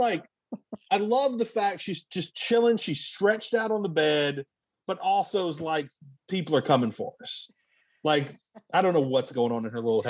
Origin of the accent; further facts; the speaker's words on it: Louisiana, United States; accent: country; I wish I had a great Louisiana accent. I wish I had a great Cajun accent. But from when I spend time in my hometown, it's just country. I just sound like a country bumpkin.